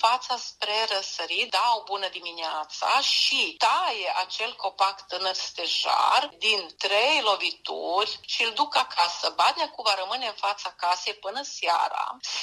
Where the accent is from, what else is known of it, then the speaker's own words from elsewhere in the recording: Belobreșca, Serbia; Tradițional și în copilăria mea la Belobreșca, exact așa a fost